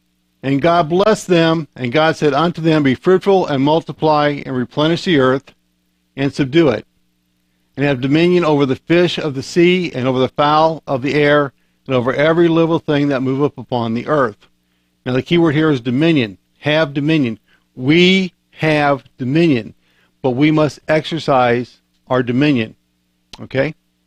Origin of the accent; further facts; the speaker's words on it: Illinois, United States; I grew up in Illinois, and one New Year's Eve, I was caught out on a lonely road.